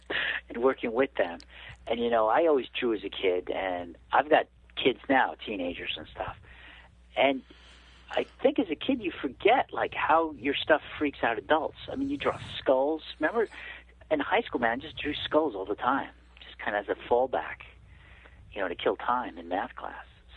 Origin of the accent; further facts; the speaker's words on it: New York, United States; So I grew up kind of on Long Island as a young kid, and I, loved the beaches.